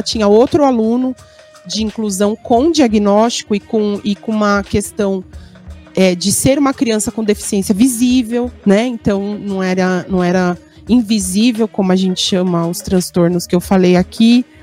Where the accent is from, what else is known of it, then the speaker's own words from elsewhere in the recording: São Paulo, Brazil; Eu sou originalmente de Parada de Taipas, que fica na região noroeste de São Paulo.